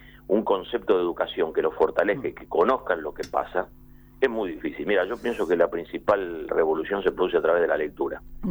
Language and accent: Spanish; Rosario, Santa Fe, Argentina; Yo soy un rosarino de toda la vida y, y quiero que mi ciudad vuelva a ser lo que en algún momento fue.